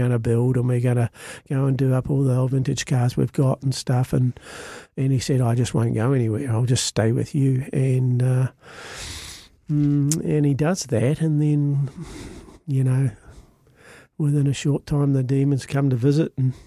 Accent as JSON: {"language": "English", "country": "Ireland", "said": "I'm Irish, so it's really hard for me to keep those four-letter ones in."}